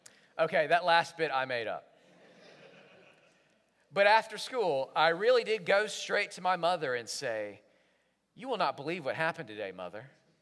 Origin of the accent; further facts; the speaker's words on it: Jackson, Alabama, United States; Good Friday, 1988. We're in the house I grew up in Jackson, Alabama.